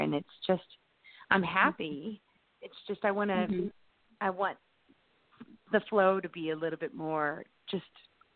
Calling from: Indianapolis, Indiana, United States; I'm calling from Indianapolis.

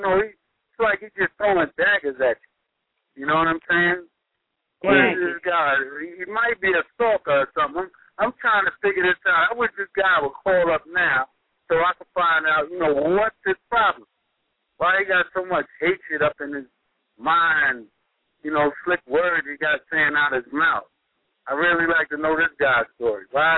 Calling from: Bowie, Maryland, United States; I'm calling from Maryland. I'm calling from Bowie, Maryland.

